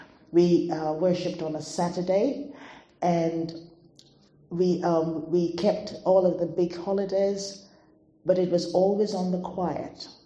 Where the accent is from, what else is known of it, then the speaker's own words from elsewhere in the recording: Guyana; I'm not Welsh. I've come from the old British Guiana in South America, next door to Brazil and Venezuela. It used to be a British colony. It is now called Guyana.